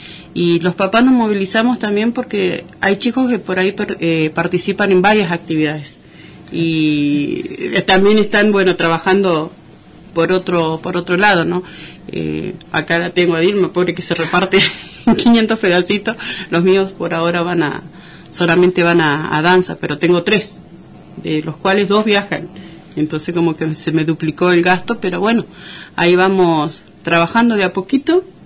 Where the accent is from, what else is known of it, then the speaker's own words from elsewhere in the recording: Argentina; tenemos que estar orgullosos de que somos argentinos